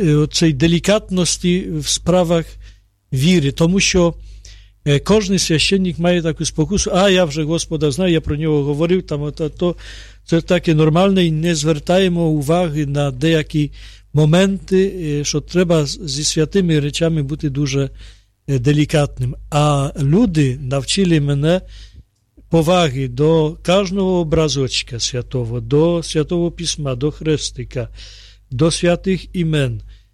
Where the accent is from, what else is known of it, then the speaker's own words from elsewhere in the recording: Poland; Ukrainian is a second language; А також як поляк, який народився і навчався в Польщі, бачу, наскільки ми подібні.